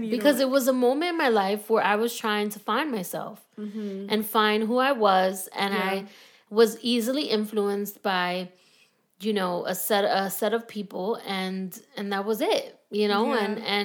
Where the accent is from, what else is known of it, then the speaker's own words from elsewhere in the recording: Miami, Florida, United States; I grew up in Miami, and I went to a mega church there.